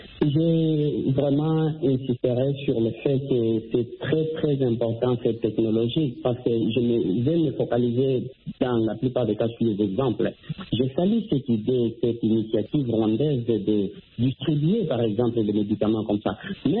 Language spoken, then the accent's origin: French; DR Congo; le cas de la RDC, peut-être mon pays d'origine